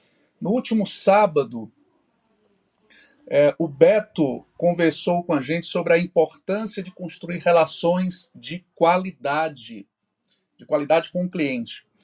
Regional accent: Fortaleza, Ceará, Brazil; Sou do Ceará, terra da luz, Fortaleza, terra da luz.

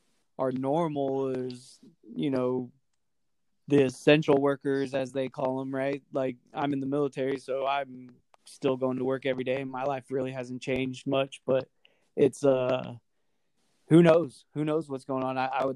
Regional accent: San Diego, California, United States; because born and raised in San Diego, and all I ever knew was Chargers.

